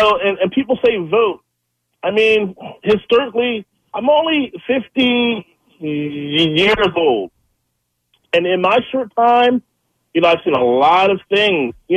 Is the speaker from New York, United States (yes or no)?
no; Malvern, Pennsylvania, United States; now in Norristown, United States; You know, I live in the suburbs. I'm out here in Norristown. I grew up in Malvern.